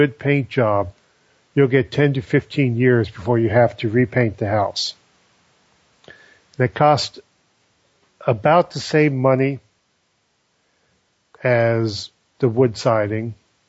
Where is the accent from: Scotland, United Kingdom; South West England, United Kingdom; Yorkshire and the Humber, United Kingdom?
Scotland, United Kingdom; I'm Scottish, I believe that you shouldn't do anything where you lose money.